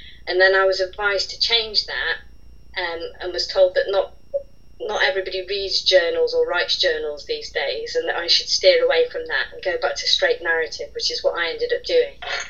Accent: Yorkshire and the Humber, United Kingdom; And I'm from that area of the world. I'm from the South Yorkshire, Derbyshire border. And my parents retired to a place just down the road from Baslow

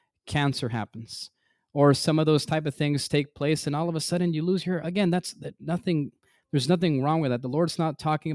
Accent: United States; But Brother Carlos, I grew up in the United States. I'm a Gentile.

